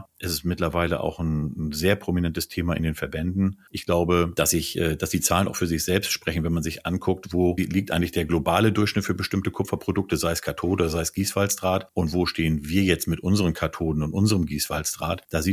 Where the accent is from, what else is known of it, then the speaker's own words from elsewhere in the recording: Hamburg, Germany; irgendwann nach Hamburg gekommen. Und da bin ich auch aufgewachsen, groß geworden, zur Schule gegangen, habe studiert. Also Hamburg ist schon meine Heimatstadt.